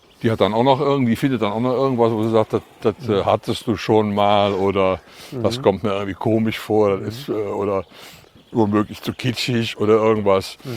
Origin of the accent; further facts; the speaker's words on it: North Rhine-Westphalia, Germany; accent: Kölsch; ich rede viel Kölsch zu Hause, mhm, obwohl meine Frau aus Bayern ist.